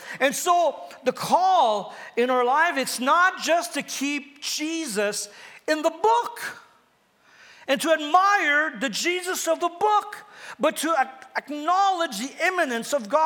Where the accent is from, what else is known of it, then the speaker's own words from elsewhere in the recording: Ontario, Canada; I grew up in Northern Ontario where they did wood drafting.